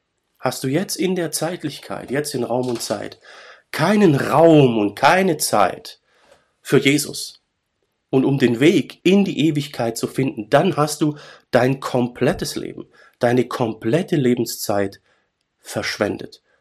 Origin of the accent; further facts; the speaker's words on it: Baden-Württemberg, Germany; In meinem Heimatdorf, wo ich herkomme, Urschwäbisch, Heimatdorf